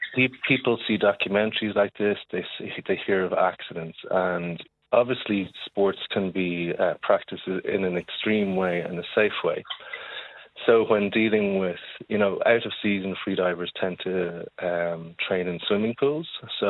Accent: Ireland; So what I meant by that is, like, as Irish people, we have a lot of very well-known freedivers in the freediving community internationally.

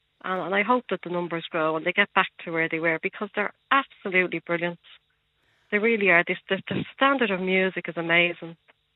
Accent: Ireland; I'm Irish

